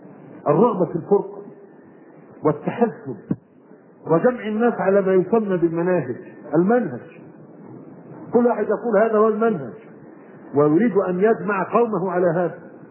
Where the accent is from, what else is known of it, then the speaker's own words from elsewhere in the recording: Egypt; هذا النموذج الاخر من انسان جاوى الذي يوجد عندنا في مصر